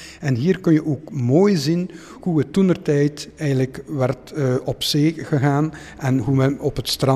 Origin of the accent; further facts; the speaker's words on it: Blankenberge, Flanders, Belgium; ik ben ook een echte Blankenbergenaar. Ik spreek dialect, maar bij mij is het al niet meer zo zuiver.